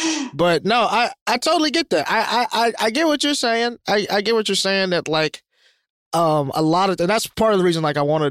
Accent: Alabama, United States; I'm from Alabama.

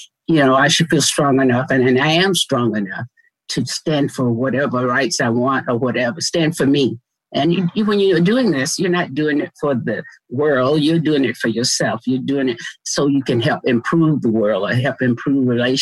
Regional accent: the South, United States; So my involvement was that I knew I grew up in the South, and I grew up during the Jim Crow era.

